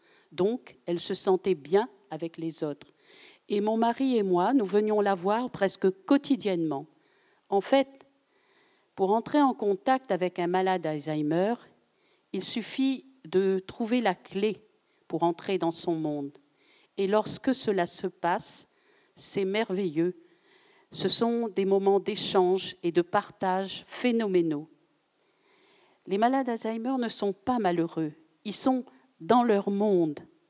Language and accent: French; Saint-Denis, Réunion; also born or lived in Saint-Pierre; Je suis née à Saint-Pierre le 29 juin 1949. J'habite Saint-Denis depuis l'âge de mes 4 ans. Je suis aujourd'hui retraitée de l'éducation nationale.